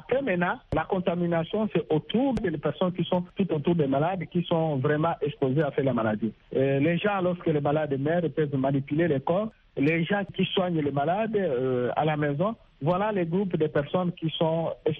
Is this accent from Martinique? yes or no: no; DR Congo